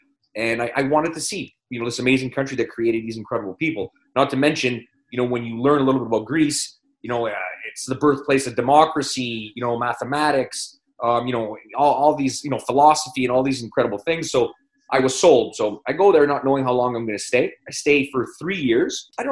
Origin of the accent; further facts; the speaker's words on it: Canada; born and raised in Canada, but raised by my Greek grandparents. I'm 46 years old